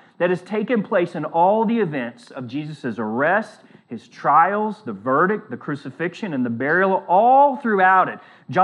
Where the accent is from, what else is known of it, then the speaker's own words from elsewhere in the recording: the South, United States; But I'm from the South, so you have to give me a break every now and then with a pronunciation of words.